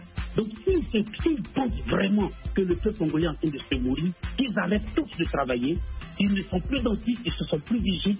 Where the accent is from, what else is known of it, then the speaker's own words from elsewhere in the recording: Côte d’Ivoire; La Côte d'Ivoire, dont je suis ivoirien, a ses problèmes politiques